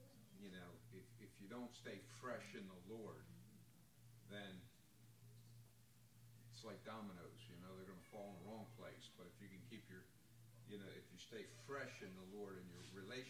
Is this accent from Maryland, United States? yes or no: yes; Maryland, United States; I'm from Maryland. That's why it's hard for me to imagine.